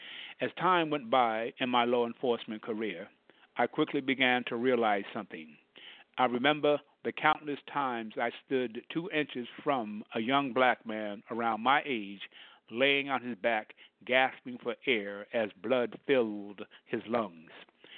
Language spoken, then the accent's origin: English; Brooklyn, New York, United States; Here I am, a young African American born and raised in Brooklyn, New York, wanting to be a cop. I watched and lived through the crime that took place in the hood.